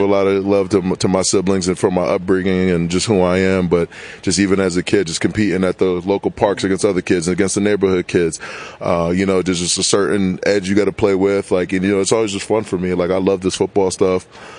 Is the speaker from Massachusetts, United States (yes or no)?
yes; Massachusetts, United States; and like I said, I'm from Massachusetts, so I'm a diehard Celtics fan